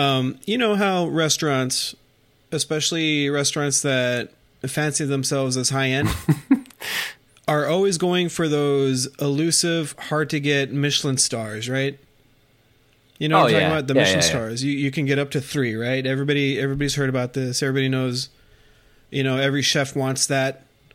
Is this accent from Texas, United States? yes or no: yes; Texas, United States; you know I grew up in South Texas in the fucking 90s. You know, born in the 80s, grew up in the 90s.